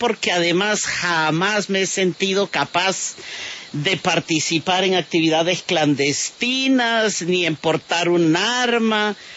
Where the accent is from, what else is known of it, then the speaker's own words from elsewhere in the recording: Villanueva, La Guajira, Colombia; also born or lived in Manaure; Sí, yo soy nacida en Manaure, Cesar, pero fui criada en Villanueva, al sur de La Guajira.